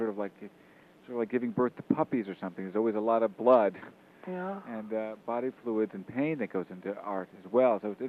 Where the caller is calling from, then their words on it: Washington, District of Columbia, United States; Yeah, I'm calling from Washington, D.C.